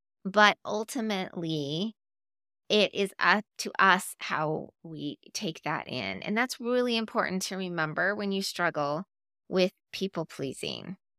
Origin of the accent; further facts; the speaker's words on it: Bear Lake, Utah, United States; I grew up in Bear Lake, Utah.